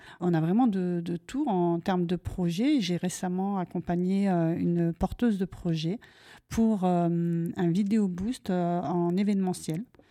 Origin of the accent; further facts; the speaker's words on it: Dreux, Centre-Val de Loire, France; Alors, je suis native de Dreux, hein, forcément. Donc, en tant que personne qui est née à Dreux, bon, on peut partir travailler sur Paris, mais on revient toujours à la source. Pour mon cas, c'est ce qui s'est passé. Donc, je suis revenue sur Dreux